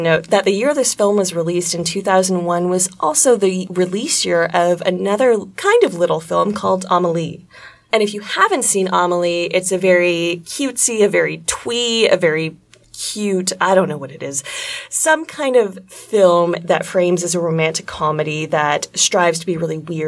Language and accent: English; Canada; And I say that as a Canadian, and most of our films are Canadian government money films